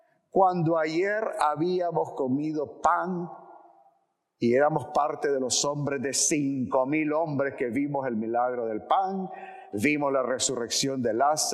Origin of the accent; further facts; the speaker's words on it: Nicaragua; now in United States; bueno, yo soy de Nicaragua, que usted salió de su rancho de Nicaragua donde vivíamos allá descalzo